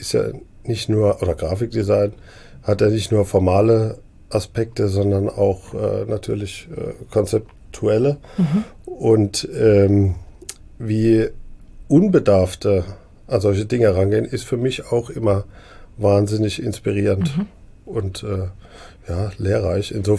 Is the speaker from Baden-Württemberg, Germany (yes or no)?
yes; Neckargemünd, Baden-Württemberg, Germany; Ich komme aus der Gegend, ich bin in Neckargemünd aufgewachsen